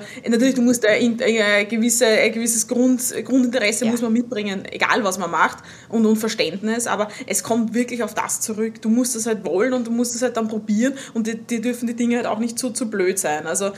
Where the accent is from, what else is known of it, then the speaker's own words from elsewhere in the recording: Austria; also born or lived in Sweden / Amsterdam; Also ich bin gebürtige Österreicherin, man hört es wahrscheinlich.